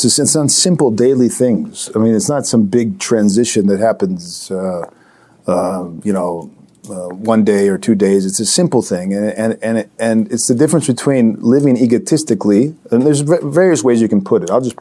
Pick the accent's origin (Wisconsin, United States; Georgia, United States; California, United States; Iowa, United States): California, United States; I grew up in America, Northern California, a number of years as a child.